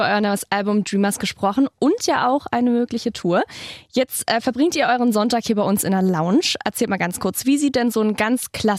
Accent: Berlin, Germany; ich komme eigentlich aus Berlin

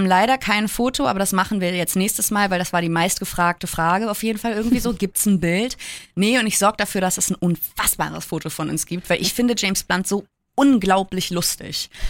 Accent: Hamburg, Germany; Ich bin ja eine Hamburger Perle, ne?

